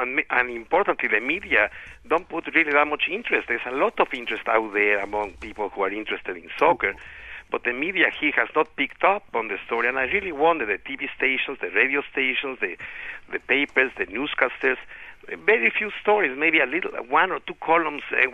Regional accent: Mexico; now in United States; Well, originally I'm from Mexico, and obviously I was rooting for the United States because I've been living here for many years.

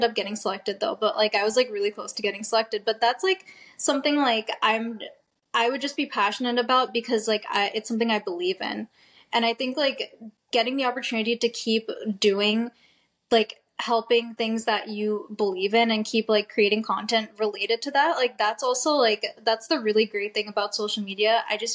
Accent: New Jersey, United States; also born or lived in Houston; So I've pretty much always lived in Jersey. I grew up in Jersey. Yeah, I love Jersey.

